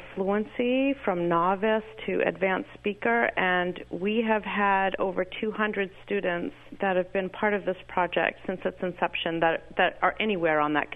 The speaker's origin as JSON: {"language": "English", "town": "Mashpee", "region": "Massachusetts", "country": "United States", "said": "I am from Mashpee, and I am a teacher of the Wampanoag language."}